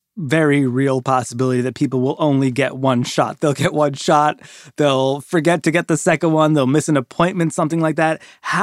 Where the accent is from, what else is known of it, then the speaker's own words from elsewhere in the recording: Toronto, Ontario, Canada; So here's a question from my guy David from my hometown of Toronto, Canada.